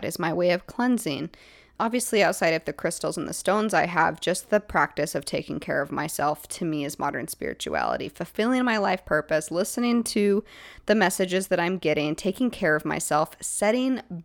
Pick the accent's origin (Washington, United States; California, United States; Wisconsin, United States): Washington, United States; Seattle; I grew up in Seattle and we went to BC all the time, me and my family